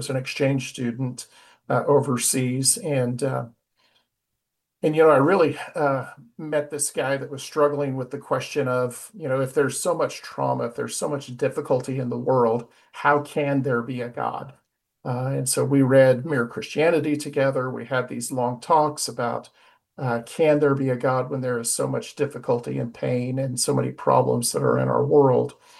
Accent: Oregon–California border, United States; Yeah, I grew up on the Oregon-California border. I grew up in a small little Baptist church and came to faith when I was young.

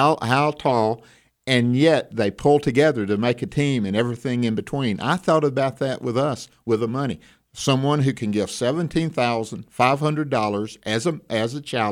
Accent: Mississippi, United States; I'm from Mississippi. I'm a Mississippi State fan.

